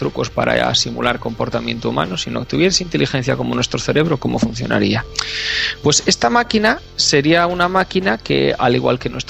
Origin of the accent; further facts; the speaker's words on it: Spain; accent: Spanish from Spain with Galician roots; yo la digo con mi propio acento, con raíces gallegas por ahí y español de España, ¿vale?